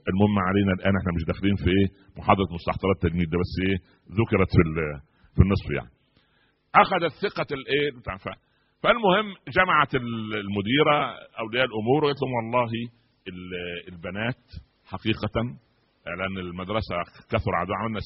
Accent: Egypt; كان البنت عندنا في مصر كان على اساس انها دولة عريقة الحضارة

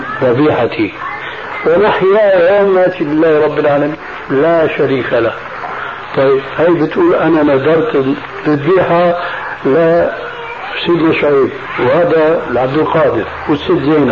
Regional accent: Syria; ونحن عندنا في الشام

